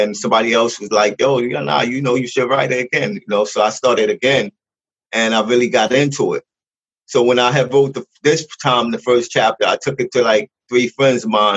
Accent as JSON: {"language": "English", "town": "Brooklyn", "region": "New York", "country": "United States", "also_born_or_lived": "Queens", "said": "I'm from Brooklyn as well as Queens. You know, I lived in both places, as well as a period of time, you know."}